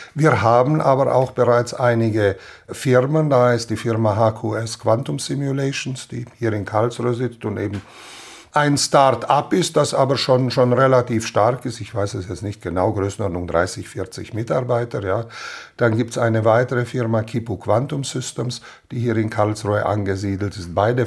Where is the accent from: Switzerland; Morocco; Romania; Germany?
Romania; Banat; Ich bin Deutscher, ja, in Rumänien. Ich komme aus dem Banat, das ist im westlichen Rumänien. Das war früher halt Teil der K&K-Monarchie gewesen und war eben mit Deutschen besiedelt gewesen.